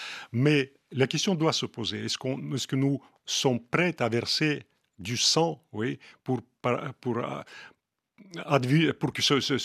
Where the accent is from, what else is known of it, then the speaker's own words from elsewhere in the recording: Russia; accent: Russian; French is a second language; Je l'ai appris quand j'étais jeune, mais j'ai gardé l'accent russe.